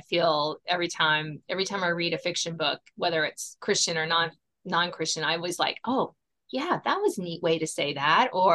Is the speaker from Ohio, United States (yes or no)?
no; Virginia, United States; So, but I grew up south of in Southern Virginia, which is totally, totally different from Northern Virginia.